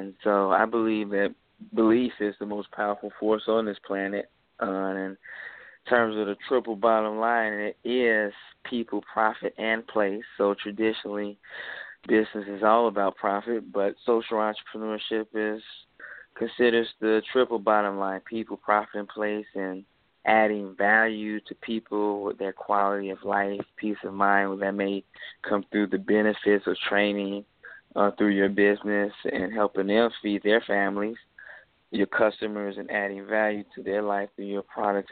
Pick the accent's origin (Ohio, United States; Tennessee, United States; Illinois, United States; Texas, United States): Illinois, United States; Chicago; I had benefited from Temp Step program growing up in Chicago.